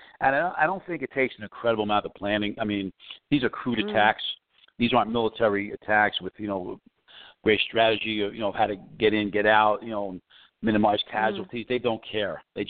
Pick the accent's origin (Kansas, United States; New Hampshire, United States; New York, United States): New York, United States; New York City; I grew up in New York City, even though I'm out of there now